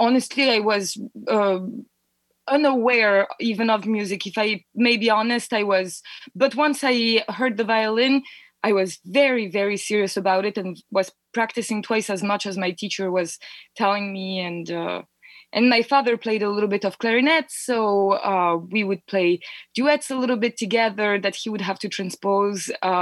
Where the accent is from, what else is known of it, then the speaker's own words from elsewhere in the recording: France; English is a second language; So I was raised in France, as I said. So I went to school in France in countryside schools at first.